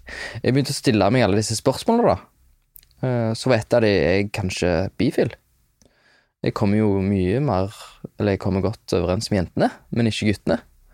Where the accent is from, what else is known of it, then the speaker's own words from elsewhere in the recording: London, United Kingdom; also born or lived in Norway; Jeg vokste opp I London, eller jeg flyttet til London da jeg var 5.